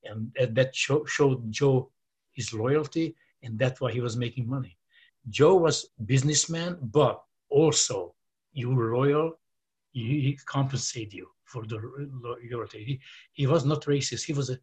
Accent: Romania; English is a second language; So I was competing in Las Vegas 1984 Mr. Universe. I was the first communist guy on stage, you know, from Romania. I was representing Romania.

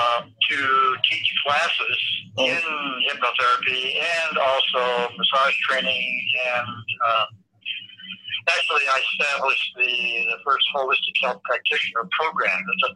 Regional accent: Detroit, Michigan, United States; now in California, United States; Originally, born and raised in Northwest Detroit.

